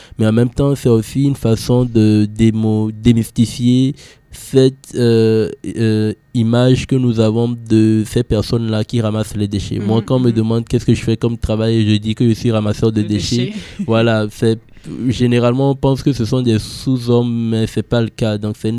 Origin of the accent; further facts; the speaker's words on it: Togo; Chez nous en Afrique, les écoles produisent beaucoup de déchets. On n'a pas idée. Au Togo, c'est 900 tonnes de déchets qui sont brûlés chaque jour.